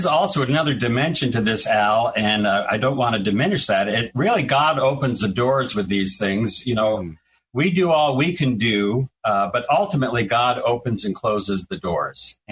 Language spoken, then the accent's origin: English; New England, United States; because we're both from New England. This is where we were born. We grew up here. We're part of the New England culture.